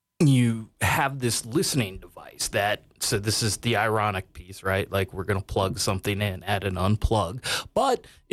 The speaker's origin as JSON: {"language": "English", "region": "Iowa", "country": "United States", "tie": "born or raised there", "said": "Like, I grew up in Iowa, so we did that by going out and catching lightning bugs, right?"}